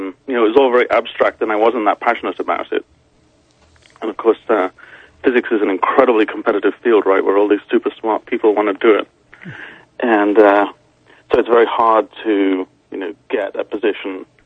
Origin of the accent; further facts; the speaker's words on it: North West England, United Kingdom; moved away as an adult; now in San Francisco, United States; I grew up in the northwest of England, but I came here about 17 years ago now.